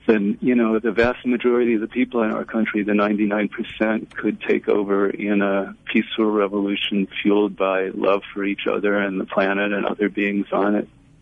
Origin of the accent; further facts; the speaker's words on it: Indiana, United States; I am a baby boomer. I grew up in the Midwest in Indiana.